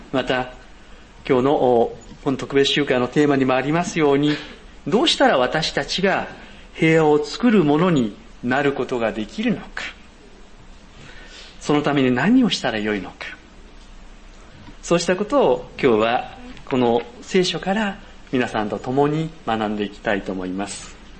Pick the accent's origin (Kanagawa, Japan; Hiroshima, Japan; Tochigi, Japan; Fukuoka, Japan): Kanagawa, Japan; Hiratsuka; 同時に私の地元の平塚では七夕祭りが盛大に開催されております